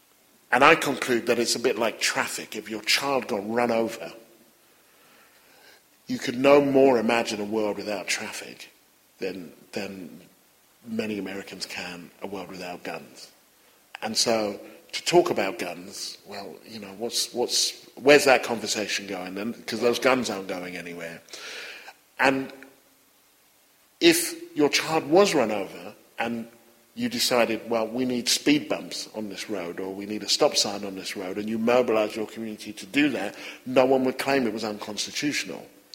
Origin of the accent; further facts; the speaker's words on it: United Kingdom; I would invoke my Britishness and I would say that I'm from Britain